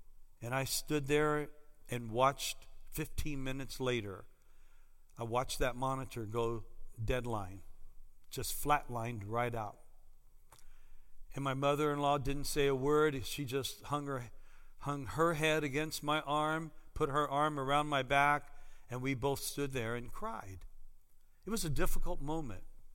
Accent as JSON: {"language": "English", "region": "Indiana", "country": "United States", "tie": "born or raised there", "said": "I remember wanting a boy so bad, a young son, to play basketball with growing up in Indiana."}